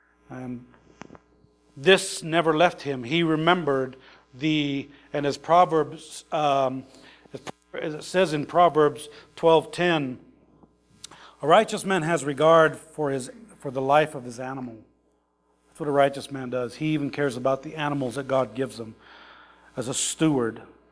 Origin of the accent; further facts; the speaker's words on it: Scotland, United Kingdom; I didn't know if you knew, but I'm Scottish.